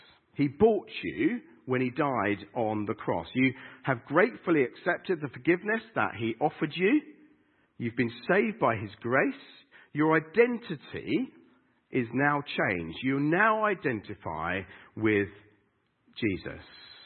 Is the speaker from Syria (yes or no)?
no; United Kingdom; I'm British.